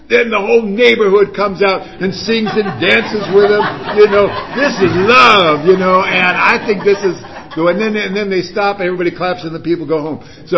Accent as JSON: {"language": "English", "region": "California", "country": "United States", "tie": "born or raised there", "said": "I moved from Orange County, where I grew up to Hollywood"}